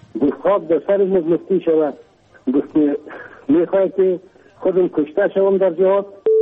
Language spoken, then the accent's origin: Persian; Kabul, Afghanistan; ، اصلا از کابل هستم.